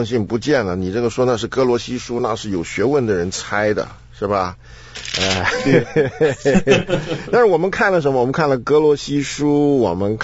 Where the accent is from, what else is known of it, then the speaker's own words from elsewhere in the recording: Taiwan; 我们小时候，因为我在台湾长大嘛